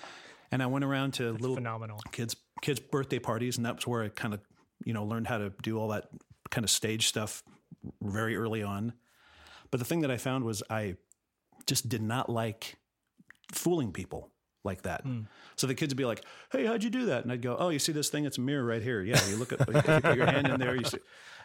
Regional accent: La Cañada, California, United States; I grew up in La Cañada.

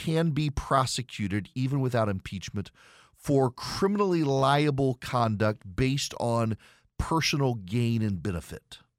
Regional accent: Dubai, United Arab Emirates; so I grew up in Dubai.

